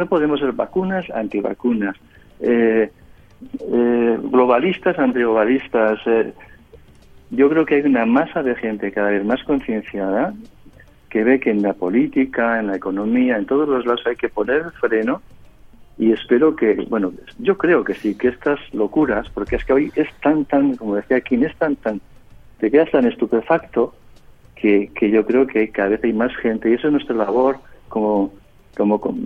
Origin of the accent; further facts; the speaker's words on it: Basque Country, Spain; Claro que yo soy vasco, hablo vasco y mi cultura y la defiendo